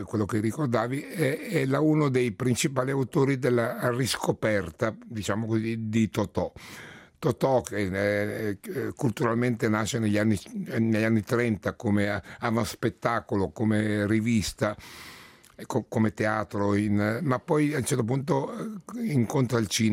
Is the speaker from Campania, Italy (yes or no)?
yes; Naples, Campania, Italy; born there; io di nascita sono napoletano, quindi ho il secondo legame forte con il meridione è Napoli oltre la Sicilia.